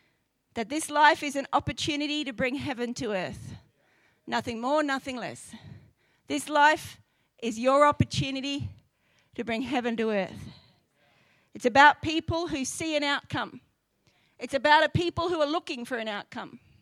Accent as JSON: {"language": "English", "country": "Australia", "said": "It's part of being Australian, the need to take the mick out of people."}